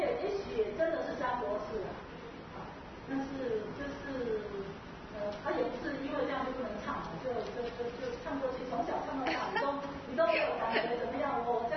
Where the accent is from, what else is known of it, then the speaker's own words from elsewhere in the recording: China; 我们中国人就是要换